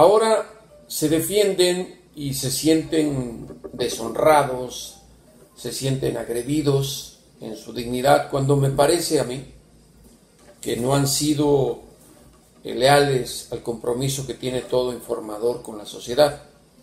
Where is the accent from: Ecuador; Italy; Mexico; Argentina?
Mexico; moved away as an adult; now in Washington, United States; En mis casi ya 31 años como corresponsal mexicano en Washington